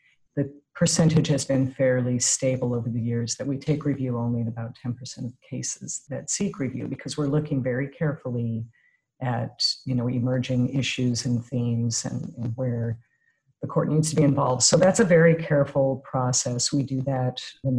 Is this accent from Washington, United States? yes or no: yes; Spokane, Washington, United States; I mean, I come from Spokane, and the West Valley School District and the juvenile court in Spokane put together the first student-run community-based truancy board years ago